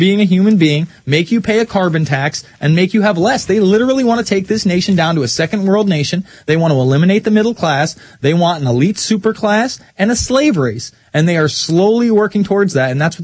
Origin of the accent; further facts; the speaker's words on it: New York, United States; now in Texas, United States; because I am from New York, you know, I do out of college. And by the way, when I grew up in New York in high school, I grew up in probably a bigger redneck area than where I am in Texas right now.